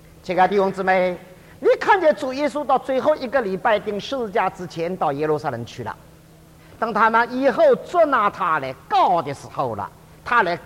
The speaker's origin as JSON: {"language": "Chinese", "country": "China", "said": "我们中国人最喜欢的，我告诉你一件事哦"}